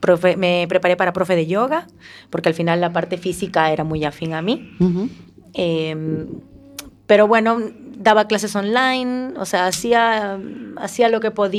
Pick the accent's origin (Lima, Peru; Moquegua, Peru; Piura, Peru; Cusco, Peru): Lima, Peru; Yo soy limeña de nacimiento, mis padres son de provincia, pero crecieron también en la capital.